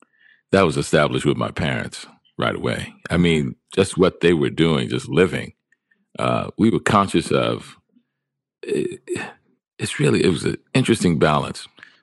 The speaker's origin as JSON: {"language": "English", "town": "New Orleans", "region": "Louisiana", "country": "United States", "said": "Because I was being from New Orleans."}